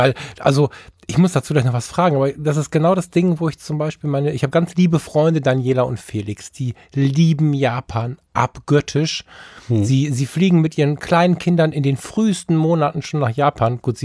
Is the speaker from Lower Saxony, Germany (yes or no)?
no; Düsseldorf, North Rhine-Westphalia, Germany; Weil ich bin ja Düsseldorfer.